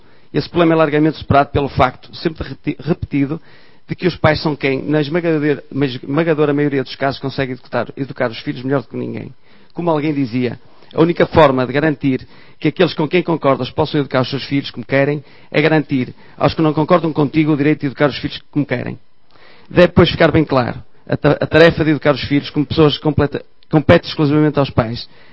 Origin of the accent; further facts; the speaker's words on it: Norte, Portugal; Venho do Minho, talvez como se note.